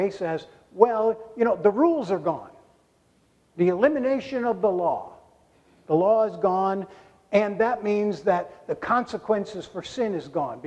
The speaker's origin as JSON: {"language": "English", "region": "New York", "country": "United States", "said": "I'm from New York. Usually the new registrations are sent to the house. We fill it out and pay it and send it in. I didn't realize that I had to go to the town hall and take care of business here in New Hampshire."}